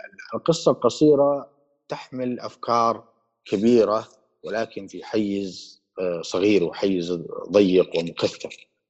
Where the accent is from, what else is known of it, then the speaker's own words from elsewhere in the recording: Fayd, Ha'il Province, Saudi Arabia; فيد طبعا هي قريتي وبلدي الذي أعيش فيه